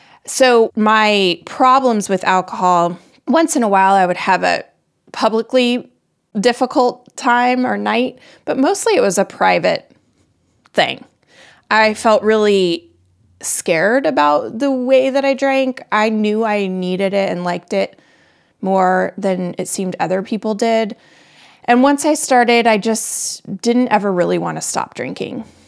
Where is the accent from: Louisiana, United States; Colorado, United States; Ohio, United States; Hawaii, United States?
Colorado, United States; I live just north of Boston. I'm from Colorado. I'm a mother